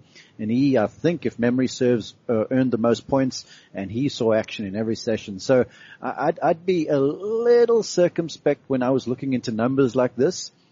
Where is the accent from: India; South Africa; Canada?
South Africa; also born or lived in United States; Remember, I'm South African, but I'm also American.